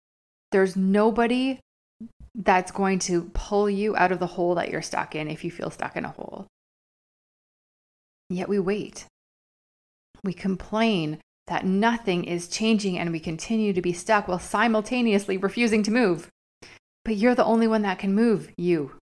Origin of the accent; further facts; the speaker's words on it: Canada; I'm Canadian.